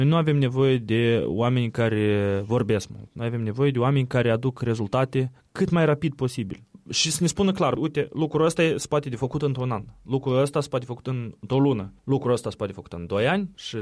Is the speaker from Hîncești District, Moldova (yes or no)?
no; Cahul, Cahul District, Moldova; moved away; dacă vorbim de orașul meu de Baștină, orașul Cahul, oamenii foarte mult s-au schimbat în 15 ani, 14 ani